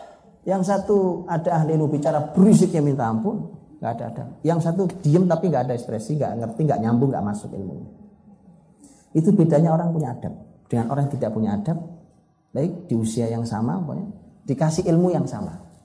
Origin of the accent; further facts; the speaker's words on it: Java, Indonesia; saya sebagai orang Jawa